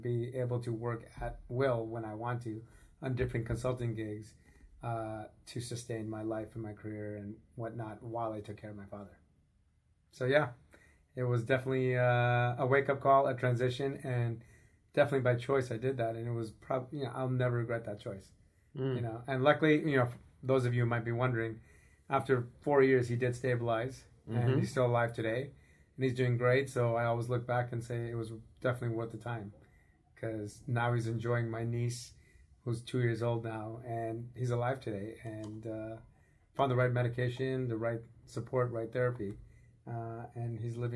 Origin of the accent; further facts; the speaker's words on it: Buffalo, New York, United States; Karman Road is the street we grew up on in Buffalo, New York.